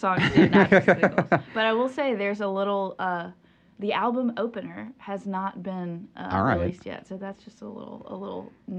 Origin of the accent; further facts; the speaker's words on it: Burlington, North Carolina, United States; I'm from Burlington.